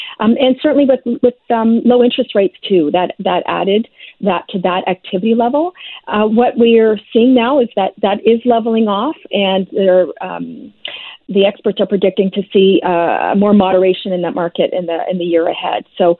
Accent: British Columbia, Canada; we were on solid fiscal ground as British Columbians because we have had, a series of balanced budgets for quite some time.

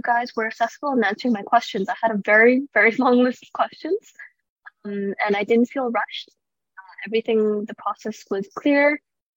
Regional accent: Vancouver, British Columbia, Canada; now in Calgary, Canada; I'm originally from Vancouver, where kind of buying a home isn't within the realm of possibility, I guess, for someone as young as me.

